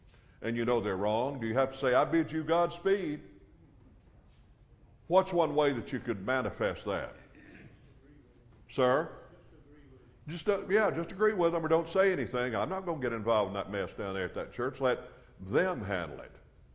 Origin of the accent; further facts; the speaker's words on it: Alabama, United States; That's easy for me, and I grew up in Alabama, and I understand it.